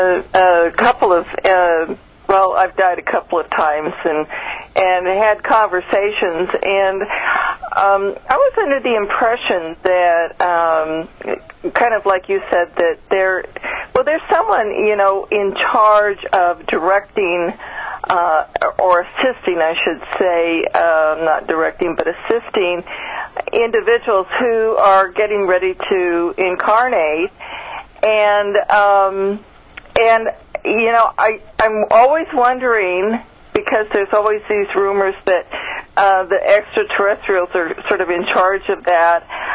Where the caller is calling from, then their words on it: Washington, United States; I'm calling from Washington.